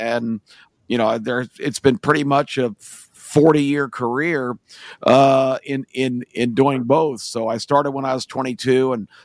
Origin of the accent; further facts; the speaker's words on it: Washington, District of Columbia, United States; I grew up in the Washington D.C. area. My dad was a horse player, pretty much just a weekend guy.